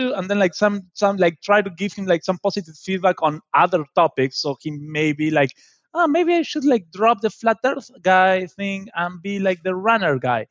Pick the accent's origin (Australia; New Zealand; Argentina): Argentina; it's from back home. I went to Buenos Aires. I'm not from Buenos Aires